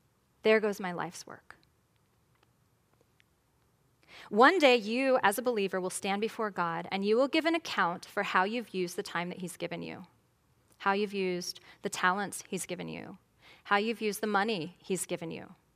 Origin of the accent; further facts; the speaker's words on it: California, United States; I'm from California, so I follow it closely.